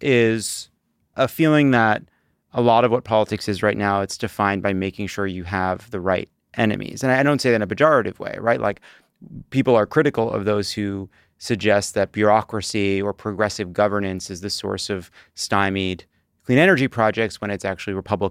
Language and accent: English; Long Island, New York, United States; You know, I'm from Long Island.